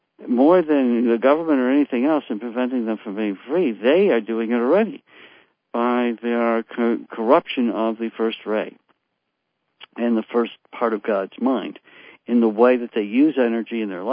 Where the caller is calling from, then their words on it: United States; I'm speaking from the United States